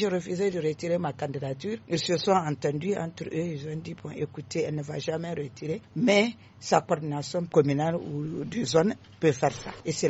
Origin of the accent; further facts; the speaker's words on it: Zinder, Niger; also born or lived in Niamey; je suis en même temps de Niamey, de Zonder, et d'ailleurs je suis nigérienne. Je suis nigérienne parce que ma mère a deux côtés, ici vers le fleuve et puis Dosso. Mon père lui a 100% Zandérois et moi je suis Zandéroise, j'ai opté.